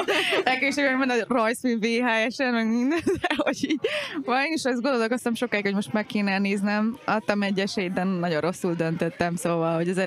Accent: Somogy, Hungary; én kis városból származom egyébként, Somogy megyéből, és ott egy ilyen kis nagyon nyomi kis mozi volt

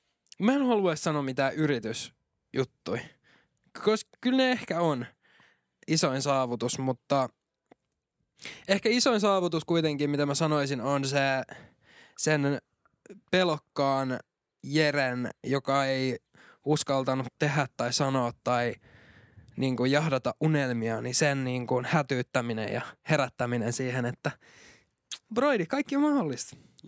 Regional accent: Kotka, Kymenlaakso, Finland; mä oon alun perin Kotkasta kotosin

